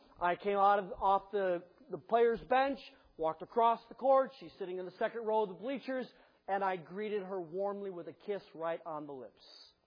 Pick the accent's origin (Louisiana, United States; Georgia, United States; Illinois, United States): Illinois, United States; Chicago; Of course, I grew up in Chicago. All of my loyalties from an athletic standpoint are towards Chicago.